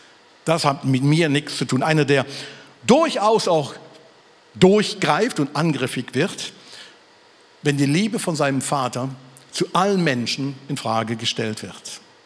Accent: Germany; Ich bin ja Deutscher.

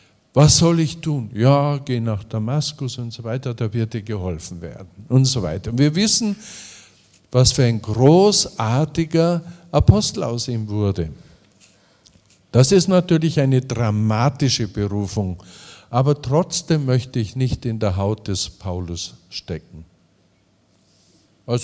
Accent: Passau, Bavaria, Germany; In meiner Heimatstadt und Studienstadt Passau

